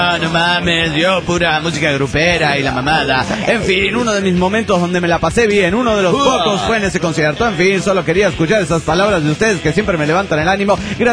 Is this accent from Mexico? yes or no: yes; Mexico; Bueno, siendo más mexicano yo que los frijoles, güey.